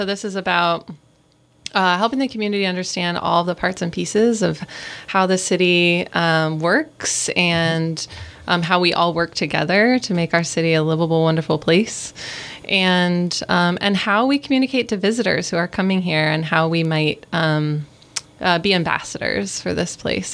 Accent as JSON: {"language": "English", "town": "Vancouver", "region": "Washington", "country": "United States", "tie": "born or raised there", "said": "I grew up in Vancouver, right on the Columbia River. So not that Vancouver, but the other one."}